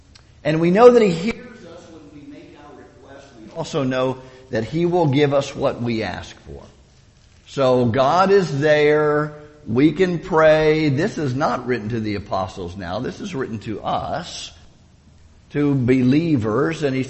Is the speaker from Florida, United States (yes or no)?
yes; Florida, United States; When I grew up in Florida, it was like 3 o'clock in the afternoon. You could almost set your watch by it.